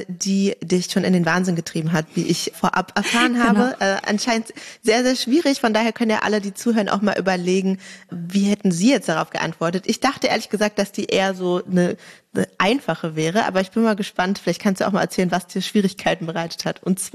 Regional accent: Berlin, Germany; Das erlaube ich gerade so als Berlinerin, ja.

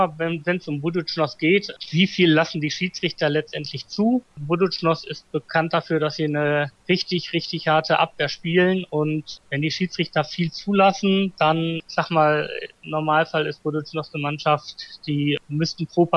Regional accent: North Rhine-Westphalia, Germany; born there; ich komme ja gebürtig aus dem Ruhrgebiet

